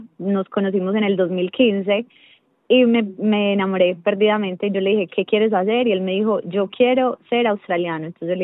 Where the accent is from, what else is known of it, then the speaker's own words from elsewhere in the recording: Colombia; moved away as an adult; Nosotros somos dos colombianos de la misma ciudad que llegó cada uno por su lado a este país